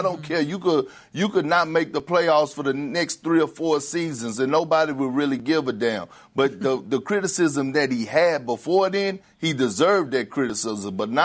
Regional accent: Oakland, California, United States; man, it's in the Bay. I'm from Oakland. I'm a guy from that area.

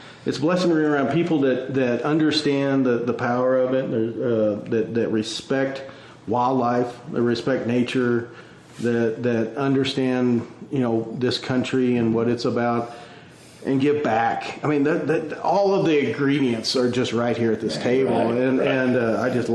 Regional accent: Texas, United States; I was born and raised in West Texas, spent my half my life getting away from there and the half my life getting back.

